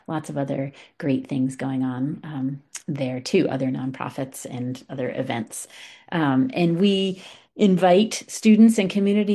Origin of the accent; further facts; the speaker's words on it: New England, United States; And so I'm from New England